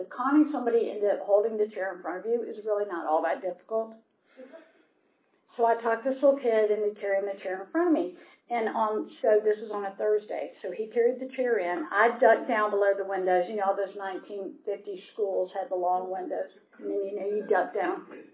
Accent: Atlanta, Georgia, United States; I grew up here in Atlanta. I'm the youngest of four.

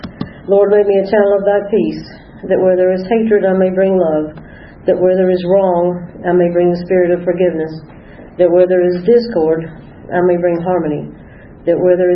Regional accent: East Point, Georgia, United States; I grew up in South Atlanta, in East Point. My daddy ran the motor pool at Fort Mac for 32 years

